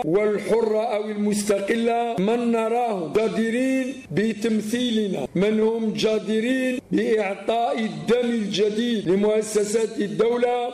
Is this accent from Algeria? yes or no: yes; Algeria; نتعاون جميعا كجزائريين وجزائريات لإيجاد حلول من خلال استكمال بناء مؤسسات الدولة